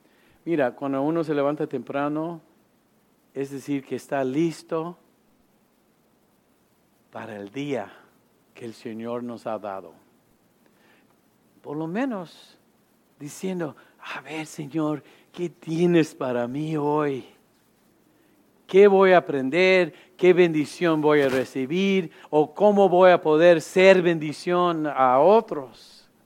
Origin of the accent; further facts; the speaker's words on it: Mexico; Yo soy mexicano también.